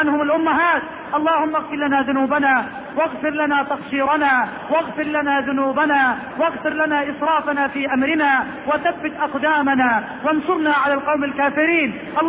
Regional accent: Egypt; اللهم اجعل بلدنا مصر بلد الأمن والأمان

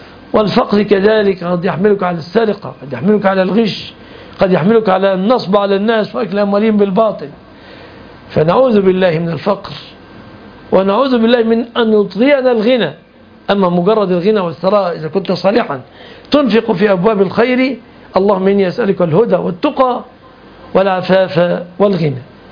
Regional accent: Egypt; عندنا في مصر ما يفهمون المعاني كثيرا

